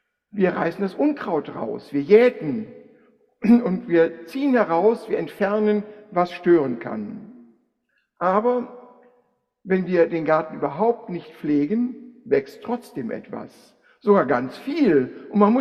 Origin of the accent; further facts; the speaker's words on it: Hahn, Germany; Also ich bin Gärtnerssohn. Karl Otto kennt noch die Gärtnerei in Hahn, wo ich aufgewachsen bin.